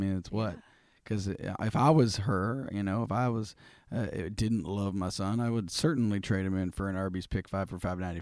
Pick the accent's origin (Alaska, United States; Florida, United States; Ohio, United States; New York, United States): Ohio, United States; Cincinnati; born there; yeah, I was born in Cincinnati, so that's kind of a way of life.